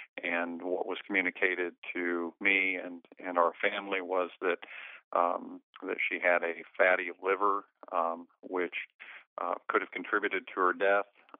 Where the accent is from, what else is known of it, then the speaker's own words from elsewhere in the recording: Quincy, Illinois, United States; I grew up in Quincy, Illinois. Spent most of my life here in Quincy